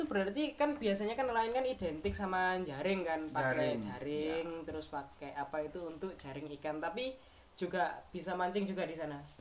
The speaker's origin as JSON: {"language": "Indonesian", "town": "Lamongan", "region": "East Java", "country": "Indonesia", "lives_now": "Malang, Indonesia", "said": "Asli Lamongan, teman-teman. Saya asli Lamongan ya, Kota Soto."}